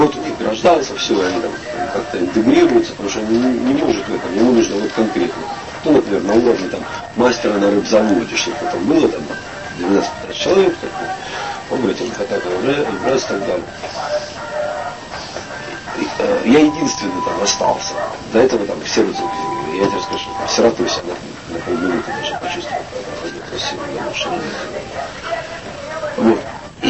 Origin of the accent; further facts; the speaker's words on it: Rostov-on-Don, Rostov Oblast, Russia; born there; now in Moscow, Russia; Вот я родился в Ростове. Я был крайне удивлен, что когда вот я с 91 года жил в Москву, я приезжал в Ростов, например, ну, это малая родина